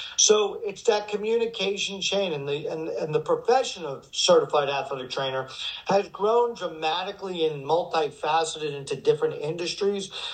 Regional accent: Staten Island, New York, United States; also born or lived in Brooklyn; you know I was born in Brooklyn, raised in the Isle of Staten Island, and, you know, my goal always was one day to touch all five boroughs of New York City.

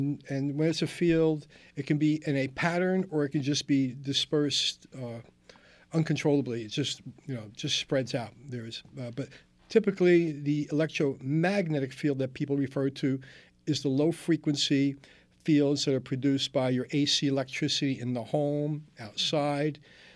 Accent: Salzburg, Austria; I come from Salzburg, Austria, which is going to be relevant later on in our discussion.

